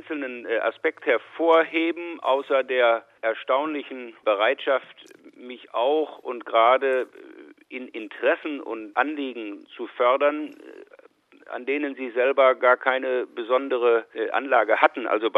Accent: North Rhine-Westphalia, Germany; die wir vor einigen Jahren im Ruhrgebiet in meiner Heimat gestartet haben

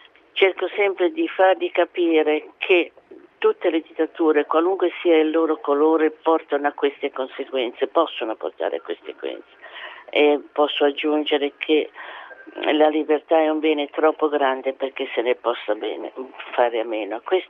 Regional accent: La Spezia, Liguria, Italy; now in Rome, Italy; Ma io sono della Spezia, anche se ora abito a Roma

